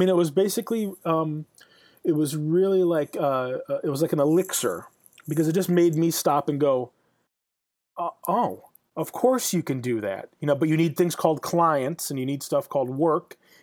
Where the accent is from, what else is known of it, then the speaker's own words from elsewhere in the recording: Midwest, United States; I'm from the Midwest and you plan and you worry and you freak out. And then, you know, worrying is an art form where I'm from, you know?